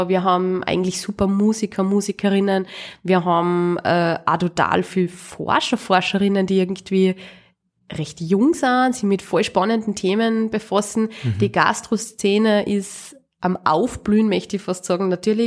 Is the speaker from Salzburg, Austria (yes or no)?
yes; Kuchl, Salzburg, Austria; Ich komme aus Kuchl.